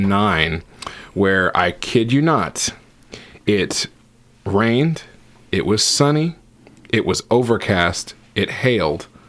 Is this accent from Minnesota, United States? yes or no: no; Menlo Park, California, United States; I'm from a city called Menlo Park, which is right in smack dab in the middle of the Bay Area. 30-45 minutes south of San Francisco, north of San Jose